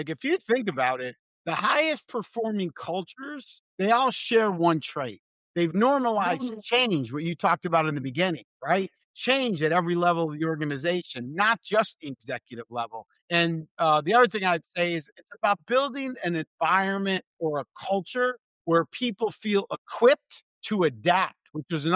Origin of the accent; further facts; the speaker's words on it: San Antonio, Texas, United States; I'm from San Antonio.